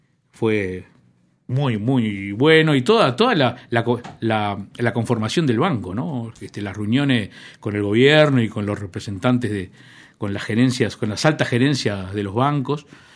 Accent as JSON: {"language": "Spanish", "region": "Montevideo", "country": "Uruguay", "said": "uno habla como montevideano de Montevideo y el interior"}